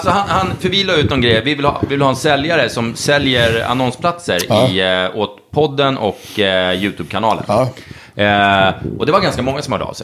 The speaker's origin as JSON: {"language": "Swedish", "town": "Norrtälje", "region": "Stockholm County", "country": "Sweden", "said": "Norrtäljekille, det är där jag kommer ifrån."}